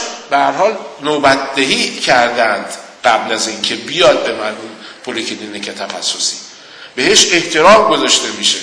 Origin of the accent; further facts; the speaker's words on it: Iran; به عنوان یک ایرانی که 18 سال افتخار داشتم در سازمان جهانی بهداشت کار بکنم